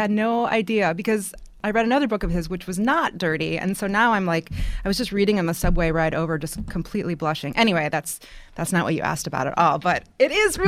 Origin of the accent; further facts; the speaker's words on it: United States; I mean, I know enough about it, you know, growing up in America and being around it.